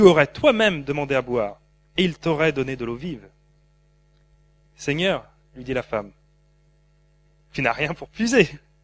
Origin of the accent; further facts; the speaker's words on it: Brittany, France; also born or lived in Nancy; j'ai 33 ans. J'ai grandi en Bretagne, au bord de la mer, un endroit absolument magnifique. Et après, donc, quand je suis parti faire mes études, je suis arrivé à Nancy.